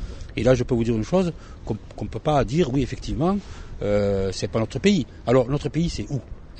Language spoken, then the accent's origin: French; Montpellier, Occitanie, France; Moi, je viens avec ma femme de Montpellier